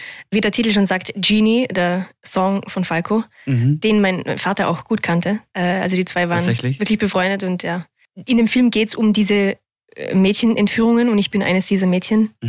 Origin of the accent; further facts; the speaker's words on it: Vorarlberg, Austria; Ich weiß nicht, warum ich grüß dich sage. Ich komme ja aus Vorarlberg.